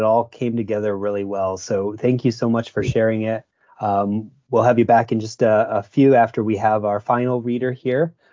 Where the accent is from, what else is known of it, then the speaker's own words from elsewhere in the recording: Michigan, United States; Taylor lives in Clio, Michigan, which is my home state.